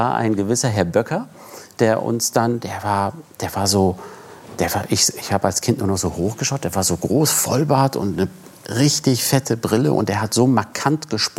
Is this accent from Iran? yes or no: yes; Tehran, Tehran Province, Iran; now in Germany; Und wir kommen aus Teheran.